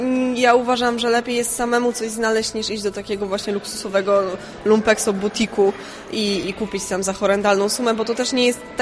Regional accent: Wrocław, Lower Silesian Voivodeship, Poland; no ja jestem z Wrocławia

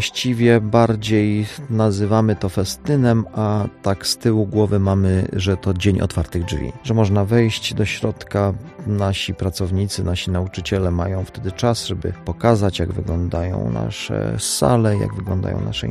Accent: Opole Voivodeship, Poland; bo ja też pochodzę z ziemi głubczyckiej

